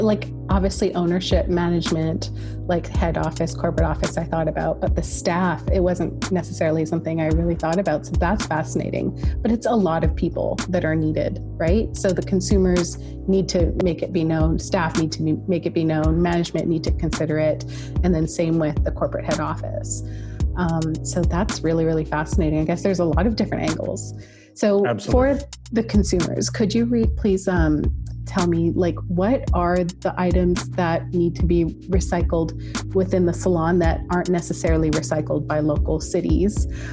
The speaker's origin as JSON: {"language": "English", "region": "British Columbia", "country": "Canada", "said": "we're Canadian and we're in British Columbia, Canada."}